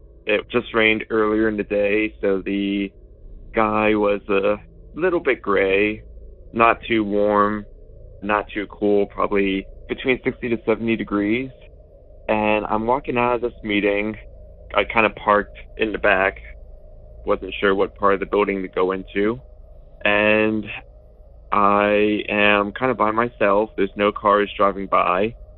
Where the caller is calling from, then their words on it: Cincinnati, Ohio, United States; I am calling from Cincinnati, Ohio